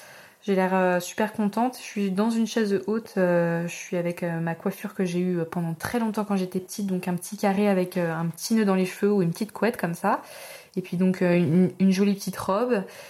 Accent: Le Raincy, Île-de-France, France; J'ai grandi majoritairement ici, au Rincy, dans cette maison.

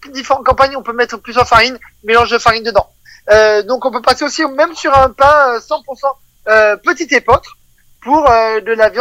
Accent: France; vu qu'on est français, il n'y a pas un repas sans fromage.

